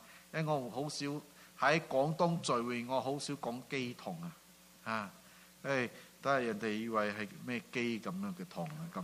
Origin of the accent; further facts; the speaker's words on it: Singapore; Cantonese is a second language; 我唔係香港人嚟噶嚇，我係新加坡人嚇，係潮州人嚟噶。所以咧，我係講國語嘅，所以咧啲潮州話成日咧，廣東話成日咧好甩咳噶嚇。